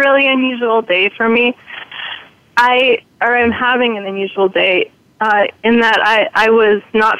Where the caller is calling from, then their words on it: New York City, New York, United States; I'm calling from the Bronx, New York.